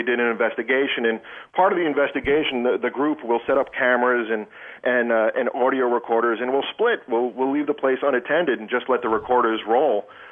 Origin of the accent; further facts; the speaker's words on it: Long Island, New York, United States; I'm from Long Island. I went out to that house when I was in high school and walked around and checked it out.